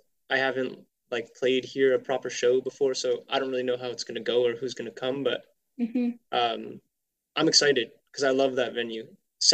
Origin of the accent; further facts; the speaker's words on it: Vancouver, British Columbia, Canada; because I'm from Vancouver and my family and bunch of my friends lived there